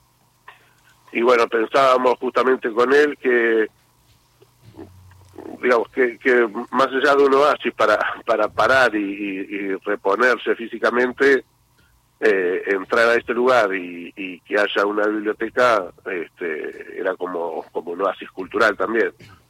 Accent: Bahía Blanca, Buenos Aires Province, Argentina; nosotros somos todos de Bahía Blanca

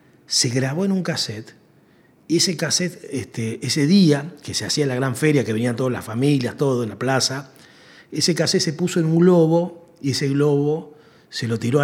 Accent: Córdoba, Argentina; now in Buenos Aires, Argentina; soy cordobés, por más que hace muchos años ya vivo acá y ya la tonada me queda poco.

